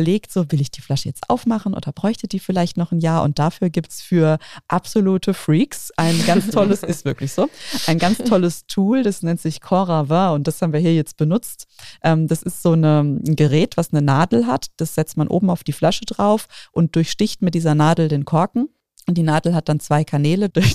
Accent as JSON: {"language": "German", "town": "Bad Dürkheim", "region": "Rhineland-Palatinate", "country": "Germany", "tie": "born or raised there", "said": "aus meiner Heimatstadt, vom Herrenberg in Bad Dürkheim, beziehungsweise Ortsteil Ungstein"}